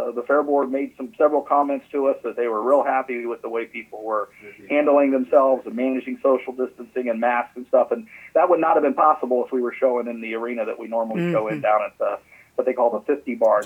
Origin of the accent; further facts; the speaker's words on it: Kansas, United States; I'd been involved in 4-H back in where I grew up in Wyandotte County, and was on the fair board and stuff there.